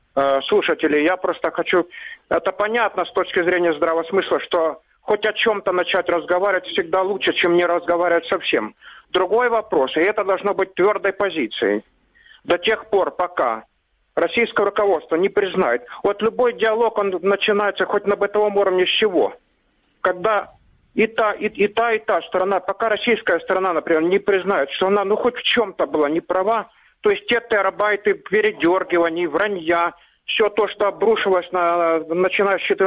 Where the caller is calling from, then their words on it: Sloviansk, Donetsk Oblast, Ukraine; Славянска.